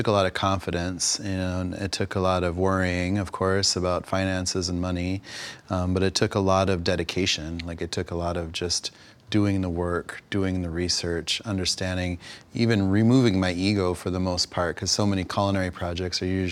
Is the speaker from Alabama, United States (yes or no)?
no; Pine Ridge, South Dakota, United States; Growing up on Pine Ridge, where there was massive amount of unemployment, massive amount of alcoholism and going on back in the late 70s and early 80s when I was a child.